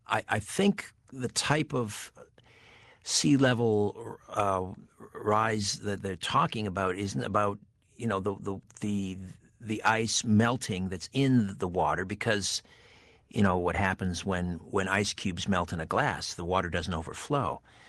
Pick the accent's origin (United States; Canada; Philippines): Canada; And I'm a Canadian, so I'm a bit of an interloper.